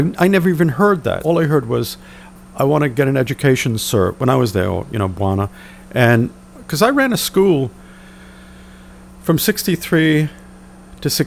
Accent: Medford, Massachusetts, United States; But when I was growing up in Boston, in Medford, and coming to Boston a lot, there were a lot of books that were forbidden.

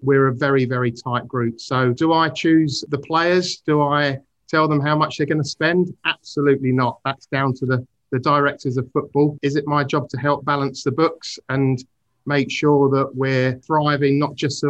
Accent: Twickenham, London, United Kingdom; I was born and bred in the Twickenham area.

